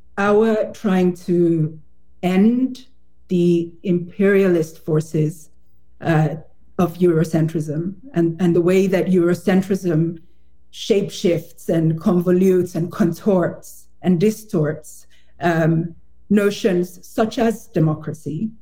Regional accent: Nigeria

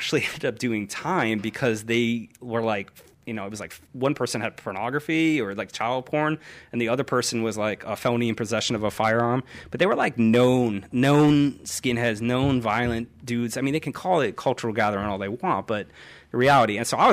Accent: New York, United States; They exist where I grew up in New York.

